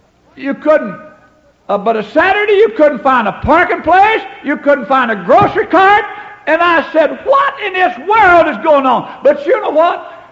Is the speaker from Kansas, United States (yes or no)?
no; Kentucky, United States; I was born and raised down in Kentucky, where I never seen an automobile ever 4 or 5 months. I walked to high school 5 miles one way.